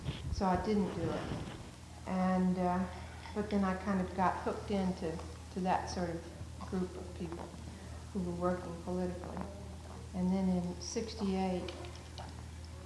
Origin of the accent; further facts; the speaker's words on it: Danville, Virginia, United States; also born or lived in Ohio; But I'm really from Virginia, from Danville.